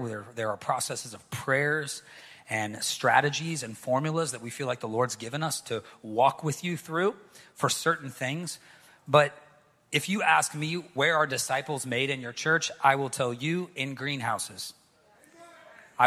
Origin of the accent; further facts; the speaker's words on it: the South, United States; I'm from the South. We still say Holy Ghost, all right?